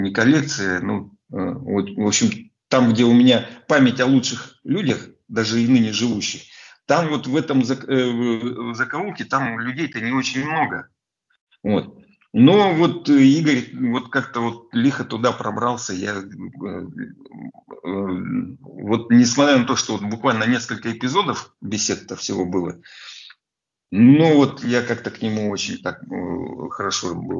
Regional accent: Omsk, Omsk Oblast, Russia; now in Yekaterinburg, Russia; просто я из Омска переехал в Екатеринбург.

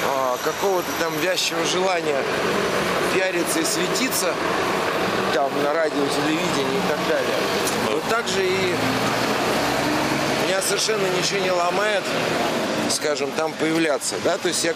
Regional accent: Moscow, Russia; born there; я родился в Москве

